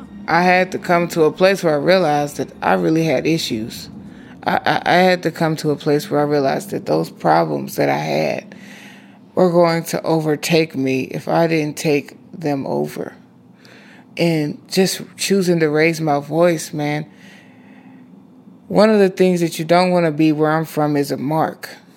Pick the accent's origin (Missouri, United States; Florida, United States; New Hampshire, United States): Missouri, United States; Kansas City; now in Seattle, United States; I'm from Kansas City, and I've been here in Seattle for about 13, 14 years.